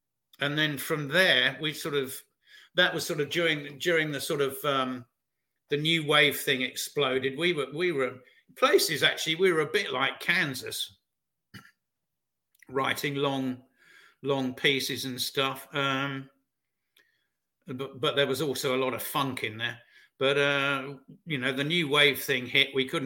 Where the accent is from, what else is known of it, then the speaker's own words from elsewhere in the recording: Brighton, South East England, United Kingdom; which was … which was based in my hometown Brighton, in England